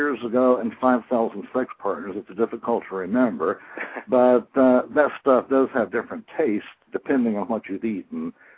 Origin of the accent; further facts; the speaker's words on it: Tennessee, United States; And when he found out I was from Tennessee, we kind of clicked.